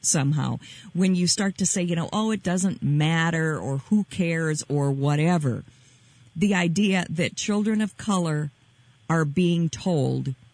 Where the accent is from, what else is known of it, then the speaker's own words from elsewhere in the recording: Minnesota, United States; the way that I see my everyday life as a Minnesotan, born and raised and lived here almost all of my life